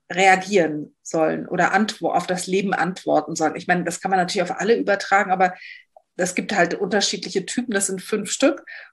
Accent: Berlin, Germany; Was mache ich? Wo komme ich her? Also ich komme aus Berlin.

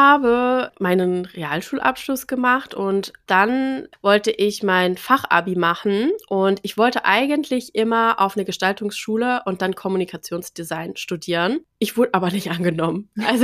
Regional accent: Frankfurt, Hesse, Germany; ich werde 37, lass es dir auf der Zunge zergehen. Ich komme aus Frankfurt, lebe in Frankfurt.

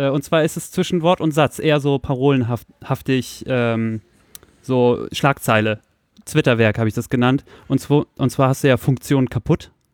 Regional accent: Soltau, Lower Saxony, Germany; ich komme aus Soltau raus, kurz vor der Einfahrt zu Wolterdingen.

